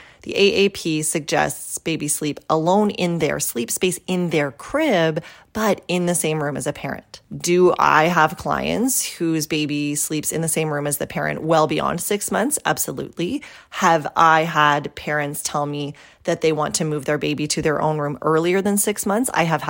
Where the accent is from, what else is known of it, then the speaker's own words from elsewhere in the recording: Canada; what the American Academy of Pediatrics in the United States and Health Canada in my home country of Canada guide families on